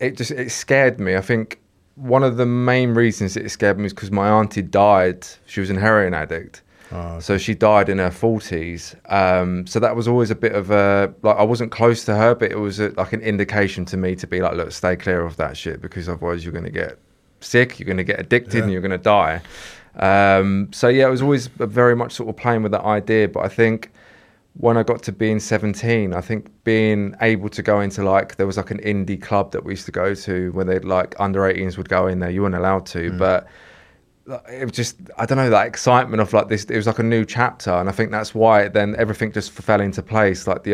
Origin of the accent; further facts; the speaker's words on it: South East England, United Kingdom; So I'm from Kent originally.